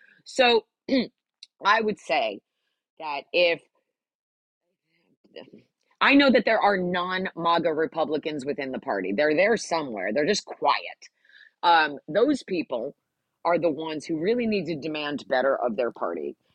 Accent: New Jersey, United States; I grew up in New Jersey, okay?

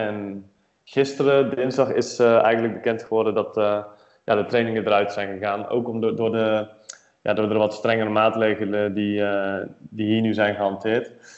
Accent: Netherlands; omdat ik best wel de nuchter in sta als Nederlander.

